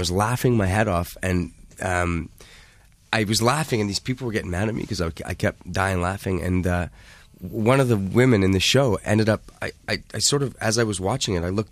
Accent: Canada; Yeah, I'm Canadian. I'm a crooner.

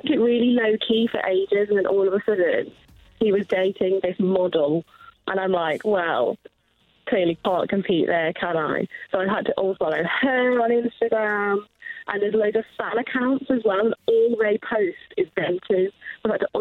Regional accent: Nottingham, East Midlands, United Kingdom; We're both from Nottingham.

